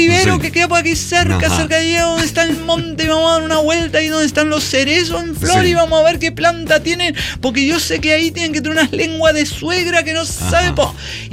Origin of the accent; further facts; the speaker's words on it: Puerto Peñasco, Sonora, Mexico; en mi pueblo totalmente desértico a la verga, Puerto Peñasco, imagínense, se llama